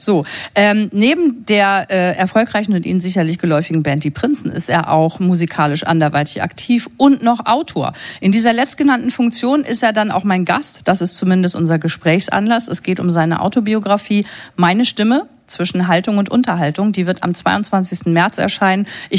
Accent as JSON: {"language": "German", "town": "Münster", "region": "North Rhine-Westphalia", "country": "Germany", "said": "In meiner Heimat. Münster."}